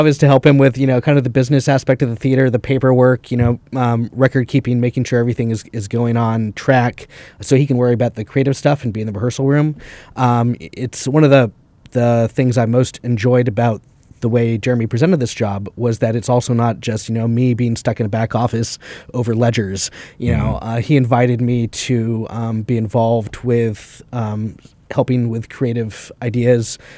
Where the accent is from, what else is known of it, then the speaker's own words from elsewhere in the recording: Houston, Texas, United States; I'm originally from Houston, Texas.